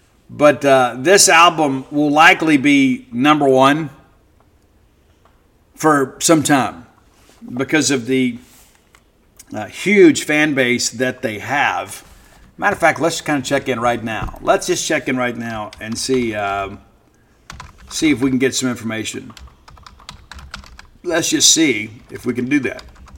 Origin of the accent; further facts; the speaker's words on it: Mississippi, United States; Guys, I know some classic country. I grew up in South Mississippi.